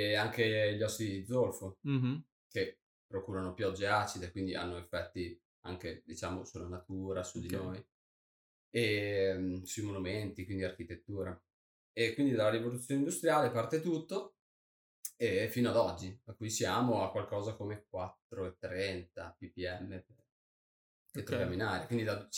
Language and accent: Italian; Imola, Emilia-Romagna, Italy; vengo da Imola, studio attualmente a Bologna, la magistrale in fisica del sistema Terra.